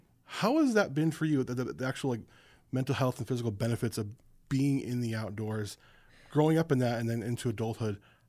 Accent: California, United States; also born or lived in Nevada; I grew up near Los Angeles and around Las Vegas.

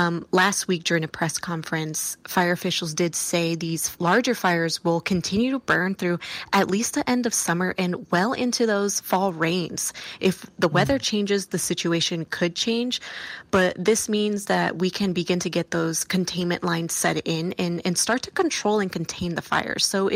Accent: California, United States; I'm from California, so I was living in California when Camp Fire hit Paradise

